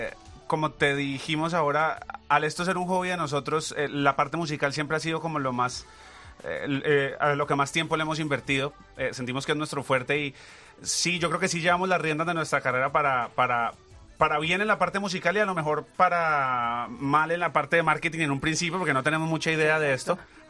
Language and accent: Spanish; Cali, Valle del Cauca, Colombia; moved away as an adult; now in Bogotá, Colombia; Nacimos en Cali, vivimos hasta el 2006. Después yo me fui a estudiar a Bogotá en la Universidad de Música, y Cali y mi mamá se fueron, nos fuimos todos para Bogotá.